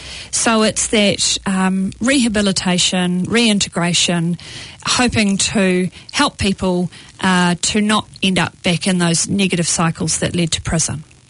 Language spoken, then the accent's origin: English; Glenfield, Auckland, New Zealand; I grew up on the North Shore in Kaipatiki in Glenfield.